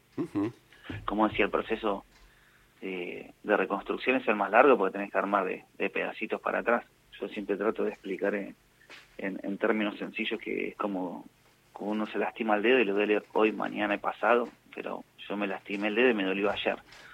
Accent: Cinco Saltos, Río Negro, Argentina; born there; yo nací en Cinco Saltos, Río Negro

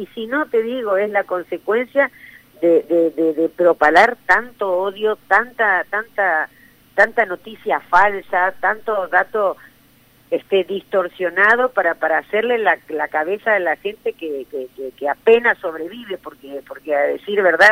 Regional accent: Argentina; me avergüenza como argentina.

